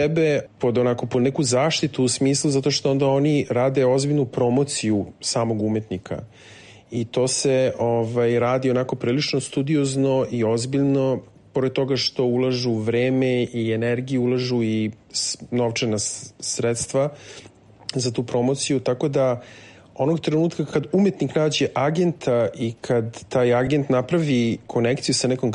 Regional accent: Serbia; now in China; Kod nas u Srbiji je očigledno drugačije.

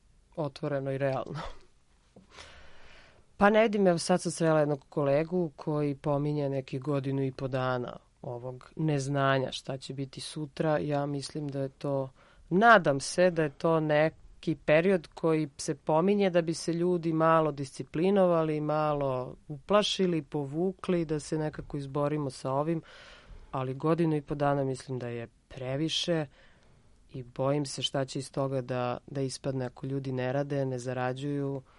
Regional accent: Herzegovina, Bosnia & Herzegovina; s obzirom da sam rodom Hercegovka

